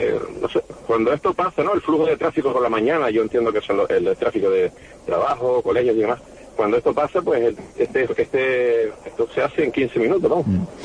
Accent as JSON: {"language": "Spanish", "region": "Canary Islands", "country": "Spain", "said": "como gran canario"}